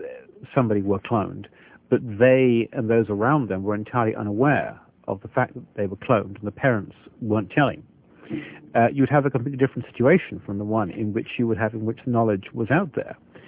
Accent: Scotland, United Kingdom; from my home country of Scotland

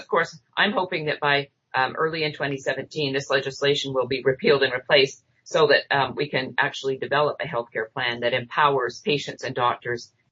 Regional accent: Canada; being Canadian and growing up in Canada

